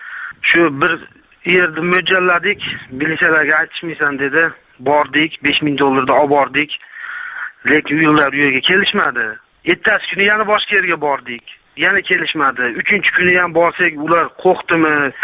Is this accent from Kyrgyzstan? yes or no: yes; Osh, Osh Region, Kyrgyzstan; now in Kazakhstan; Biz Qozog'istondan telefon qiluvdik sizlarga. Biz mana shu O'shdanmiz. Qozog'istonga kelganimizga 10 yil bo'lgan. Qozog'istonda ishlaymiz.